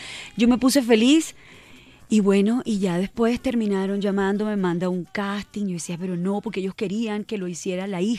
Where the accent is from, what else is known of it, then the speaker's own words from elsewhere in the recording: Bolívar, Colombia; toda mi infancia fue en El Cabrero donde mi abuela.